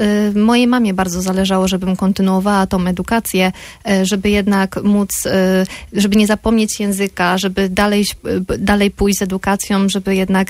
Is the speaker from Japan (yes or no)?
yes; Japan; Wychowywałam się w Japonii i będąc jeszcze w Japonii używałam tak naprawdę nazwiska mojego ojczyma, więc będąc w Japonii używałam nazwiska japońskiego.